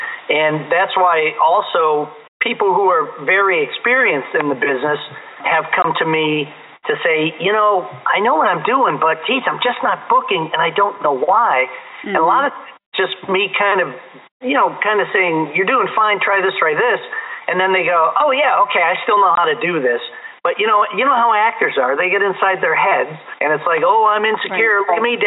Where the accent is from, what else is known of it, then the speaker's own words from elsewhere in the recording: Chicago, Illinois, United States; I'm from the Chicago area. That's where I started my career.